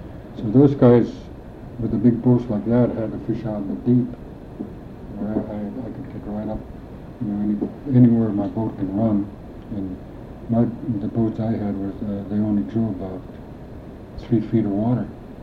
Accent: Alaska, United States; We, since we're from Alaska, we'll hit the Alaskan seasons as they move up.

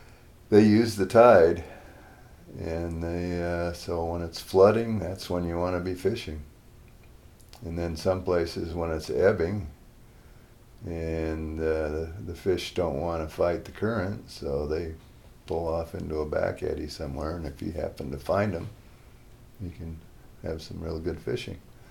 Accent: Wyoming, United States; And, for instance, growing up in Yellowstone Park in the summertime, there are lots of people.

